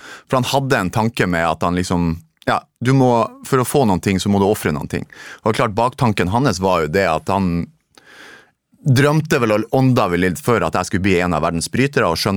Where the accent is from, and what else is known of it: Narvik, Nordland, Norway; born or raised there; moved away as an adult